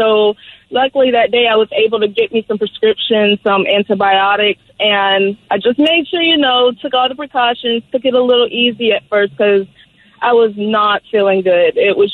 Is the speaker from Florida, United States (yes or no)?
yes; Florida, United States; I'm from Florida, and at the time I was staying in Pensacola, Florida